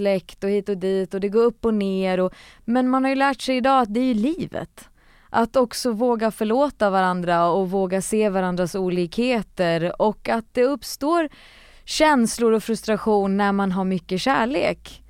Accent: Västerås, Västmanland County, Sweden; Född och uppvuxen i Västerås.

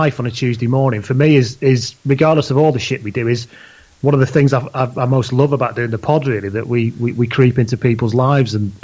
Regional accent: Leigh, North West England, United Kingdom; I grew up in Lee in Lancashire, huge Lee rugby league fan.

